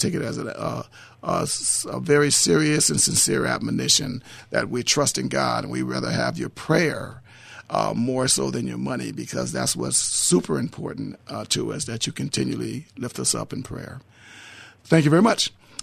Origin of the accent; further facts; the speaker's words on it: Inglewood, California, United States; I grew up in Inglewood. I worked for the city hall since I was 16 years old, and I grew up to be a young man there.